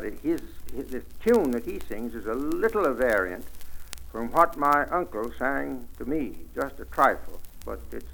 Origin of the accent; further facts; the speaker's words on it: Albany, New York, United States; I was brought up in Albany. I certainly never heard that pronunciation.